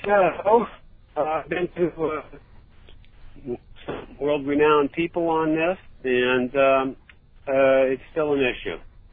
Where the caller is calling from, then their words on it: Anaheim, California, United States; Hi, Anaheim.